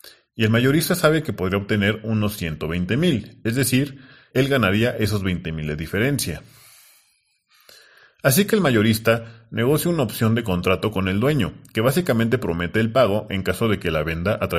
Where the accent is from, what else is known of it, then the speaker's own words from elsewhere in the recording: Mexico; Ya que somos de México, debemos estar algo familiarizados